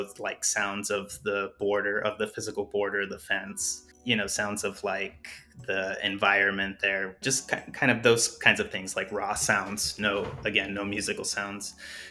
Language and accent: English; Douglas, Arizona, United States; I went back to my hometown, which is Douglas, Arizona, and Agua Prieta, Sonora, Mexico, where all my family is, all my friends